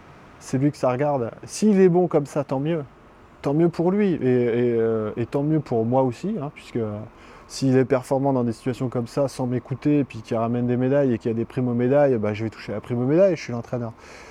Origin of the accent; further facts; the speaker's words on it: France; first language French; on fait l'interview en français, c'est facile, c'est notre langue maternelle. Mais moi, tous les jours, je travaille et je suis dans l'inconfort de devoir parler en anglais.